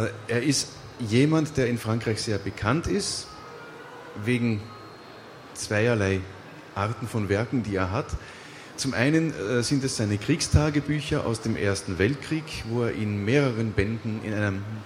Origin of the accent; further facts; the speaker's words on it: Vienna, Austria; now in Kiel, Germany; Ich komme ursprünglich aus Wien. Es haben mich dann des Meeres und der Liebe Wellen nach Kiel verschlagen.